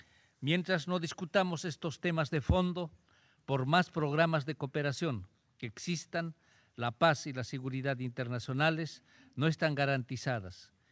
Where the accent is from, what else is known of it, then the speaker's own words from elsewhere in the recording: Bolivia; Hoy es 6 de agosto, día en que mi patria celebra su independencia.